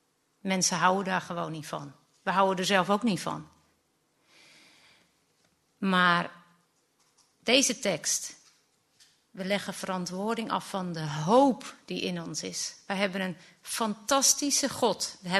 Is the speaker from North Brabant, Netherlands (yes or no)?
no; Middelburg, Zeeland, Netherlands; een geboren Zeeuwse. Ik kom uit Middelburg